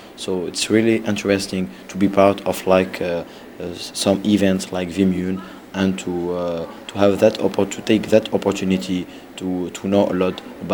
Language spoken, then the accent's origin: English; Tunisia; English is a second language; I'm from Tunisia.